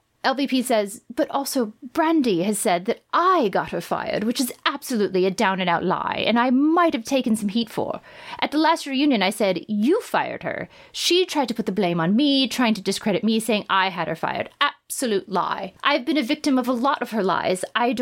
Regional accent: Midwest, United States; I'm from the Midwest where people do stop

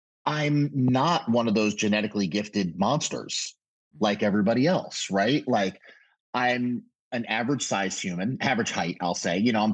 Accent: Connecticut, United States; also born or lived in Brooklyn, New York; Then moved to Connecticut when I was about 6 or 7 years old.

